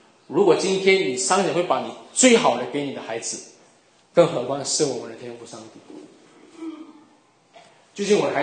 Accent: Guangdong, China; accent: Cantonese; 我们广东话有个话讲说，我三搞插绣火果上了呀

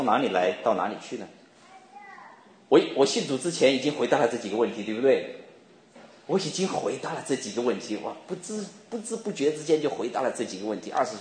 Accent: China; now in United States; 出生成长在中国，这是第一国；重生得救在美国，这是第二国

